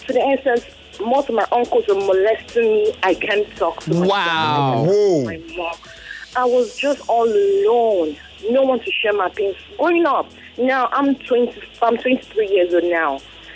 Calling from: Lekki, Lagos, Nigeria; I'm calling from Lekki.

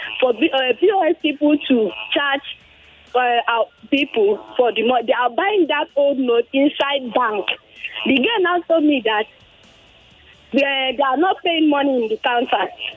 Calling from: Ogun, Nigeria; I'm calling from Ogun State.

